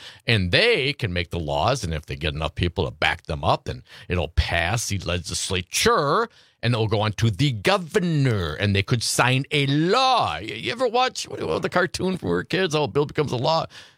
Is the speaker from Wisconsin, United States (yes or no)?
yes; Wisconsin, United States; Although I'm from Wisconsin, I really like California.